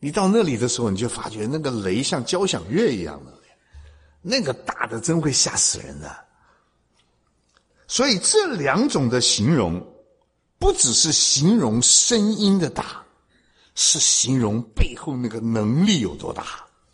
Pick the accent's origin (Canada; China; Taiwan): China; 那跟我们中国人传统的葬礼，那就是十万八千里天地之别。